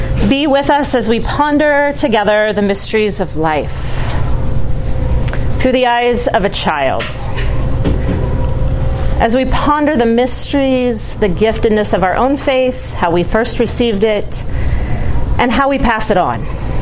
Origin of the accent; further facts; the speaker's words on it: Pilsen, Kansas, United States; because I grew up in Pilsen, Kansas. So if you know where Pilsen is, it's very similar, right?